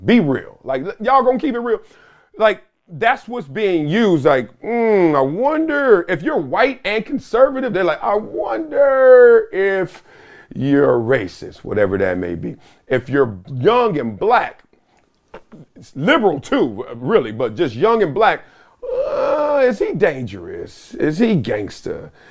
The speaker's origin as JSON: {"language": "English", "town": "Compton", "region": "California", "country": "United States", "tie": "born or raised there", "said": "as a young black male that was growing up in Compton, South Central"}